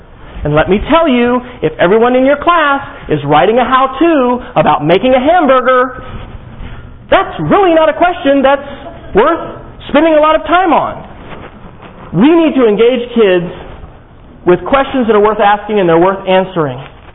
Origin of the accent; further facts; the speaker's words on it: Manhattan, Kansas, United States; I was very fortunate when I grew up in Manhattan, Kansas, to have a physics teacher that was all about hands-on learning.